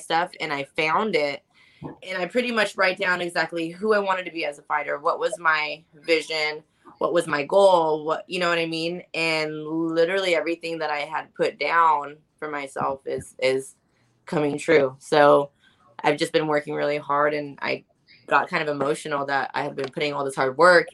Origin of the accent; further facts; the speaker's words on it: Visalia, California, United States; I'm from, I live in Cali. I'm from Visalia. It's right next to Fresno, if you guys are familiar.